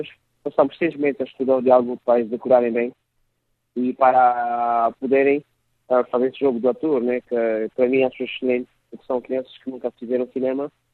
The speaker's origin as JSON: {"language": "Portuguese", "region": "Luanda", "country": "Angola", "tie": "born there", "said": "elas foram obrigadas a saírem da ilha, de onde nasci."}